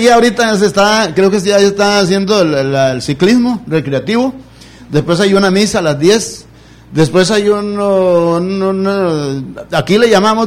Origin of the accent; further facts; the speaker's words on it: Santa Cruz, Guanacaste, Costa Rica; born there; Nací a la par de la Cruz Roja, cuando la maternidad de Santa Cruz estaba ahí.